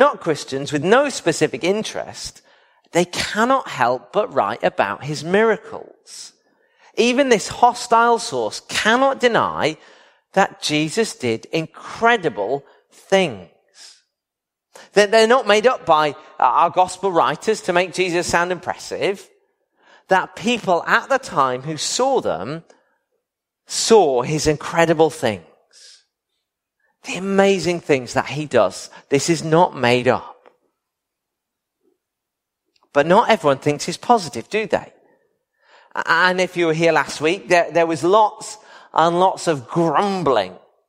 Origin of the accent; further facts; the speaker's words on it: United Kingdom; Now, we're British, so we wouldn't skip the queue.